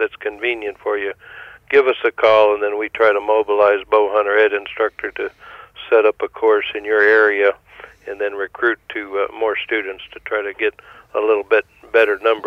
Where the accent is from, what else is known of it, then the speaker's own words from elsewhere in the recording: Colorado, United States; The same when I go back to my home state of Colorado.